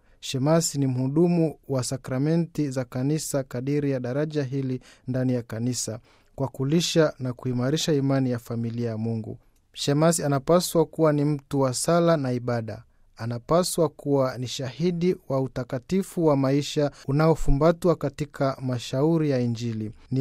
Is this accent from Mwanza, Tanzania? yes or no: no; Useri, Kilimanjaro, Tanzania; born there; nimezaliwa katika parokia ya Useri, Jimbo Katoliki la Moshi, Tanzania. Ninatoa katika familia ya watoto saba na mimi nikiwa ni mtoto wa sita. Nililelewa katika misingi ya Kikristo tangu nikiwa mdogo.